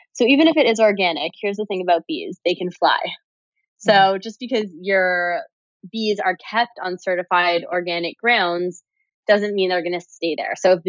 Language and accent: English; Toronto, Ontario, Canada; This is in Canada. So I grew up in Toronto.